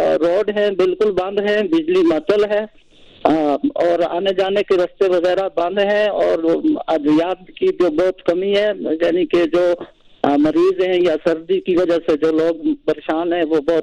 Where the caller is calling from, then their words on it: Neelum Valley, Azad Kashmir, Pakistan; وادی نیلم سے عرض کر رہا ہوں.